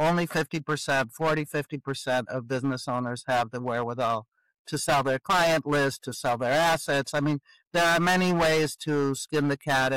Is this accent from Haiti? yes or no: no; Mexico; now in United States; I was from Mexico and I was living in the land of possibility where there was a lot of support for minority women.